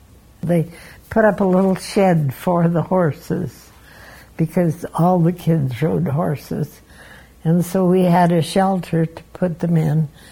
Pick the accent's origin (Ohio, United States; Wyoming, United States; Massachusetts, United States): Wyoming, United States; Cody; I was born and raised here in Cody. I was actually born down by the Buffalo Bill Reservoir.